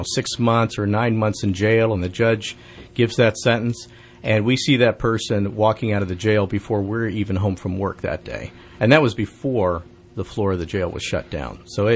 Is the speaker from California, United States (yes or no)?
yes; Vacaville, California, United States; Well, I grew up in the Vacaville area, which is in the Bay Area.